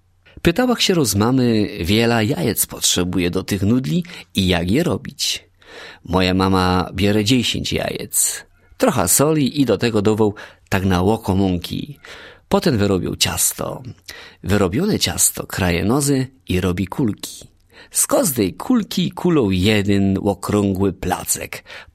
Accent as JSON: {"language": "Polish", "town": "Łubniany", "region": "Opole Voivodeship", "country": "Poland", "said": "U nas w Łubnianach tak naprawdę możemy fajerować dwa łotpusty."}